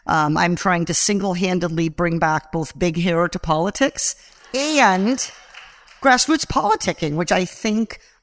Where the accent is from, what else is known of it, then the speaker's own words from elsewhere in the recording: Iowa, United States; So I grew up in Iowa, as he said. I'm a sixth-generation Iowan.